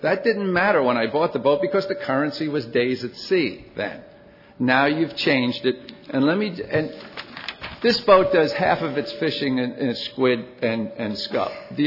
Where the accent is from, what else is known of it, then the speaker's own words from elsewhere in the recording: Stonington, Connecticut, United States; by the way. I'm from Stonington, Connecticut